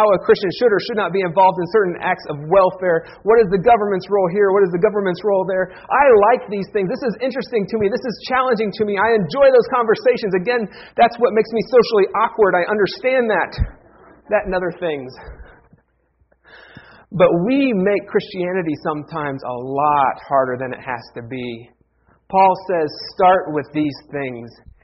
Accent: Ohio, United States; I grew up in Ohio. We have family as far as Nebraska, Colorado.

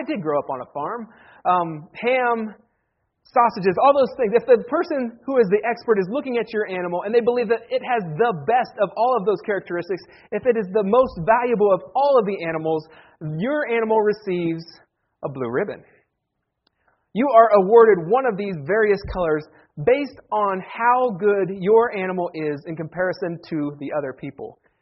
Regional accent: Ohio, United States; I grew up in Wayne County, Ohio, and our fair always fell.

